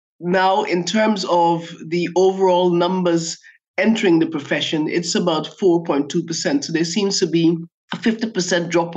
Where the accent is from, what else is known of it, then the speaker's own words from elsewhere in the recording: Guyana; I grew up in Guyana in South America. So this is a country which is aligned with the Caribbean more than South America. It's the only English-speaking country in South America.